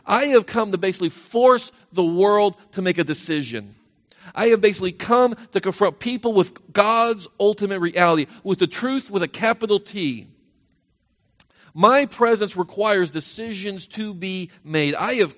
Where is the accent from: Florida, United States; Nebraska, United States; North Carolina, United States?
Florida, United States; Tampa; It's kind of like growing up in Tampa, Florida. I didn't have to know much about the weather.